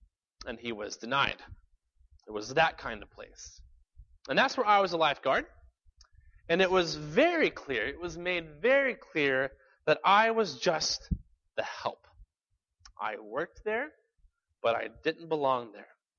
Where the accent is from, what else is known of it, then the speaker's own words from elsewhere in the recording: Birmingham, Alabama, United States; the Birmingham Barons, the AA team in my hometown